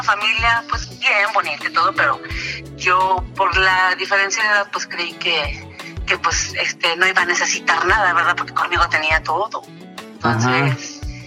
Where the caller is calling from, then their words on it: León, Guanajuato, Mexico; De León, Guanajuato.